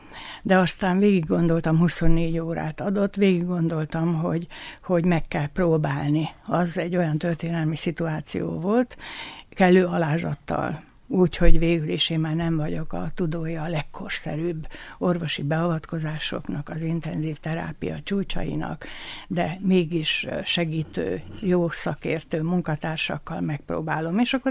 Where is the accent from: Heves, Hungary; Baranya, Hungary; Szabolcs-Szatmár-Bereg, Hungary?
Szabolcs-Szatmár-Bereg, Hungary; Ököritófülpös; also born or lived in Porcsalma; Szatmár Ököritón születtem, és Porcsalmán jártam általános iskolába.